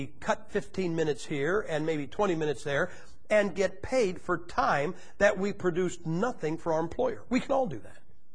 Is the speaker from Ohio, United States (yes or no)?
yes; Madison, Ohio, United States; I'm from Madison, Ohio. I was raised 3 blocks from 5 steel mills.